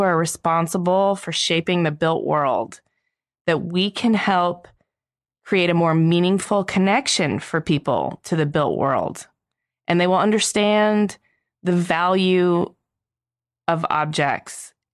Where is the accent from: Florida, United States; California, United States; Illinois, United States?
California, United States; San Francisco; also born or lived in Los Angeles; Like San Francisco is my hometown and LA is my hometown.